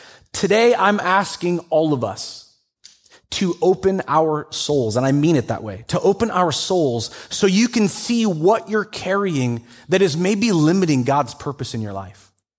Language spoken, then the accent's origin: English; Everett, United States; I grew up in this community. I was born in Everett, spent a lot of time all the way through the school district here.